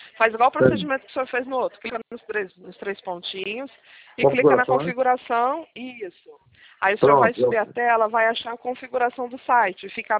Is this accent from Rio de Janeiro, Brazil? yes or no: no; São Paulo, Brazil; Eu sou paulista, vim morar aqui também por acidente.